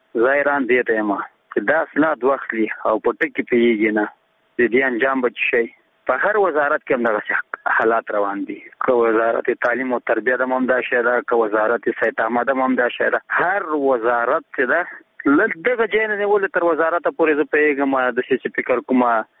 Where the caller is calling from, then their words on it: Nangarhar, Afghanistan; زه د ننګرهار ولایت دی سره کې غلجی دی ولسوالۍ څخه دغه پیغام در په سبتم